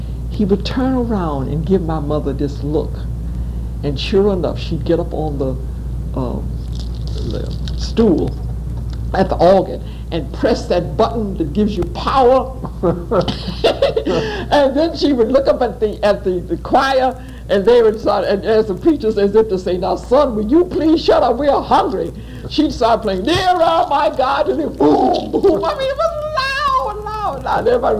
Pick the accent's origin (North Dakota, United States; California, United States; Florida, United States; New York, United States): Florida, United States; Jacksonville; born there; No, I was born in Jacksonville.